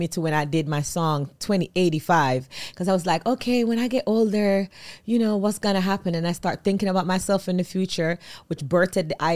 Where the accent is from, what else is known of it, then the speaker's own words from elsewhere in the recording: Old Brayton, Jamaica; Growing up in Jamaica, oh my God, that's always such a hard question because it's so widely spread.